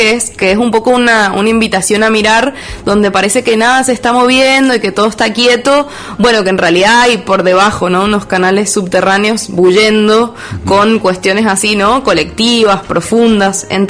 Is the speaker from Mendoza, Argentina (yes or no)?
yes; Tunuyán, Mendoza, Argentina; Yo soy de Tunuyán.